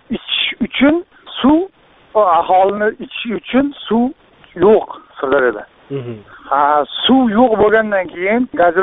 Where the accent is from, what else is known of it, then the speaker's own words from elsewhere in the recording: Sirdaryo Region, Uzbekistan; mana misol uchun biz Sirdaryodanmiz.